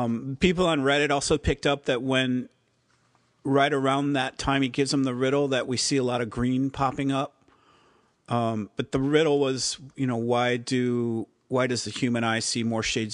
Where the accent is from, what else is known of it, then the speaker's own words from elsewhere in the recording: Midwest, United States; I'm from the Midwest, that's how they and we speak.